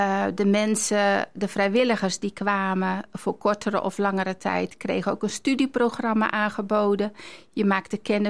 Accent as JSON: {"language": "Dutch", "town": "Veenendaal", "region": "Utrecht", "country": "Netherlands", "tie": "born or raised there", "said": "ik ben ook christelijk opgevoed. Ik ben in Veenendaal opgegroeid."}